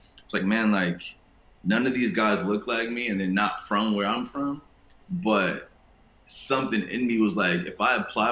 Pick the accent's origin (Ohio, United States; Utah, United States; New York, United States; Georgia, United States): New York, United States; Queens; Growing up in Queens, bro, like, we rode bikes all the time, just as kids, as a mode of transportation, as a source of fun.